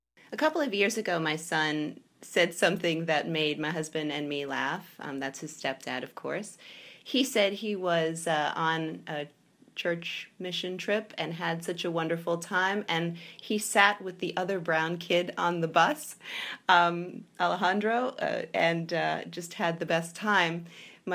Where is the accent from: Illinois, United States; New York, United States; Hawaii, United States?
New York, United States; Brooklyn; This does not sound like the story of a young Cuban person growing up in Brooklyn.